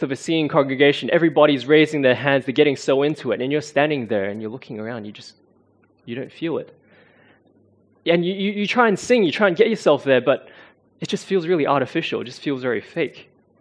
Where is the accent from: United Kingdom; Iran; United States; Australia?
Australia; Melbourne, Victoria; Now, I grew up in Victoria, in Melbourne.